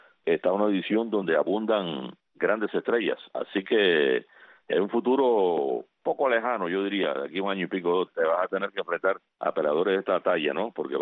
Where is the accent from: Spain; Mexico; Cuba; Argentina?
Cuba; moved away; como cada cubano que está fuera de Cuba